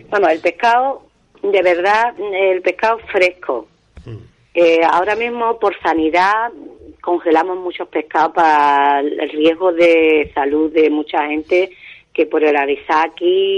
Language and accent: Spanish; Los Palacios y Villafranca, Andalusia, Spain; yo soy de los Palacios y Villafranca, donde hay una buena producción de tomates